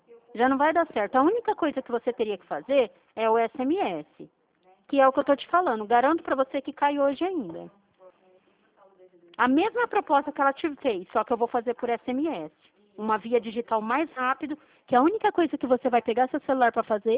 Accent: Dracena, São Paulo, Brazil; eu sou daqui de Dracena.

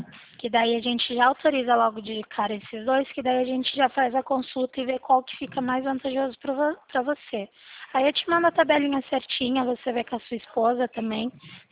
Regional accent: Limeira, São Paulo, Brazil; eu sou daqui da cidade de Limeira, no interior de São Paulo.

